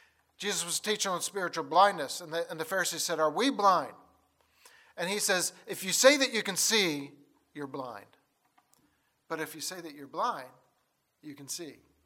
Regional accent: Baltimore, Maryland, United States; I grew up in Baltimore, Maryland. All my kin is from rural West Virginia. But after my mom and dad married, they moved to Baltimore for 43 years. That's Catholic territory.

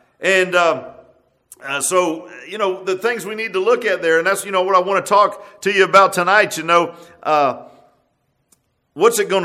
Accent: Virginia Beach, Virginia, United States; I grew up in Virginia Beach and everything was flat.

